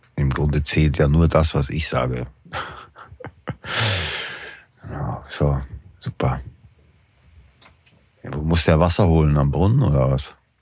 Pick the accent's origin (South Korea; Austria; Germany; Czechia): Austria; Ich bin Österreicher. Wir sagen ein sehr weiches S.